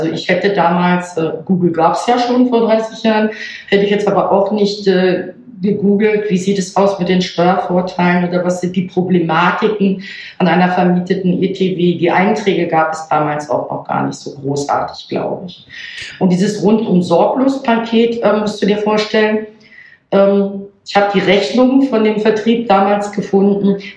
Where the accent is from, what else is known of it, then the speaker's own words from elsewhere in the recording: Northern Germany, Germany; born there; Ich selber komme, mein Mann auch, gebürtig aus Hamburg bzw. Niedersachsen, oben von der Küste.